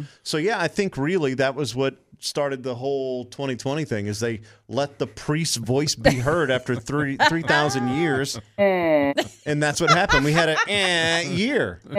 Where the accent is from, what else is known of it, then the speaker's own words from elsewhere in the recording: Houma, Louisiana, United States; That's straight from my hometown. Some Popeyes. That is Houma, Louisiana right there.